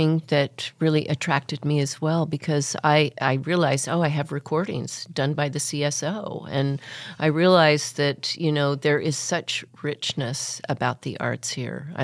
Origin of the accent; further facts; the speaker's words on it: Bountiful, Utah, United States; officially born outside of Salt Lake City, Utah. My first early years until I got into high school, I was born in Bountiful, Utah.